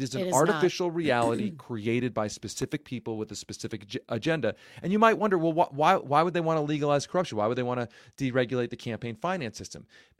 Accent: Pennsylvania, United States; Look, I grew up in Pennsylvania. I grew up being in the hot seat, too.

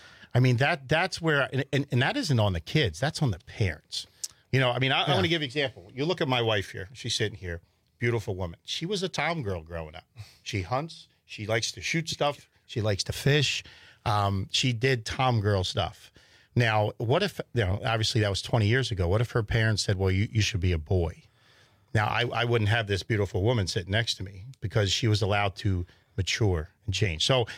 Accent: New Jersey, United States; So I'll preface it by this. I grew up in Southern New Jersey.

